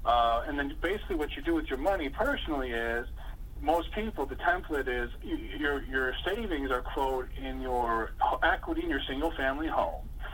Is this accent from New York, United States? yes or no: yes; New York, United States; And I'm from New York State. I mean, New York State's just about as bad as California.